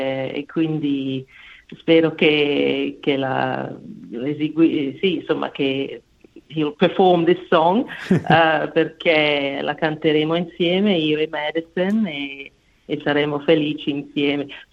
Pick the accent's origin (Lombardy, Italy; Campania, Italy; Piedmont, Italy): Lombardy, Italy; Bergamo; io sono di Bergamo di origine